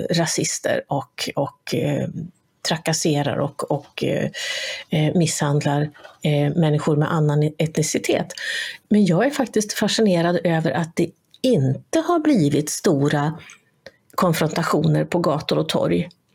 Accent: Sweden; det här är också en sån sak som vi svenskar, vi har pratat mycket om självcensur.

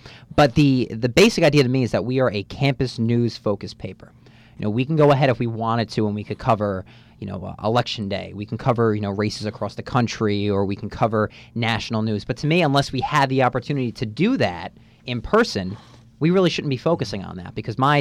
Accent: Jersey City, New Jersey, United States; also born or lived in Matawan; I'm originally from Mattawan. I was born and raised for a number of years in Jersey City before we moved over to suburbia, New Jersey, as I like to call it.

